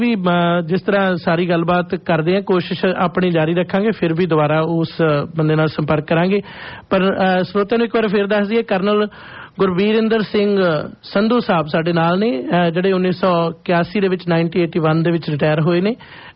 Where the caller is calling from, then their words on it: Canada; ਹਾਂਜੀ, ਅਸੀਂ ਕੈਨੇਡਾ ਤੋਂ ਬੋਲ ਰਹੇ ਹਾਂ ਜੀ